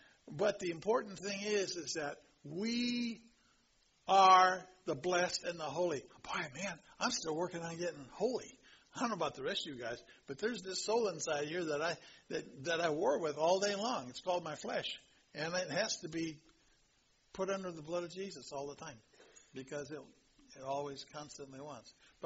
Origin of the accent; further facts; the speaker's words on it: Harvard, Illinois, United States; And when I was raised, this was the best thing that my parents had for me back in those days, growing up in Harvard, Illinois.